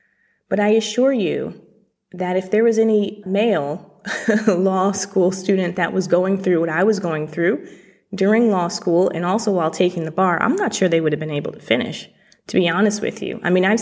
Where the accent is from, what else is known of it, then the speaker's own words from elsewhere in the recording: Connecticut, United States; I'm from Connecticut, small town Connecticut. My family was one of three black families in the entire town growing up in the mid 80s and 90s.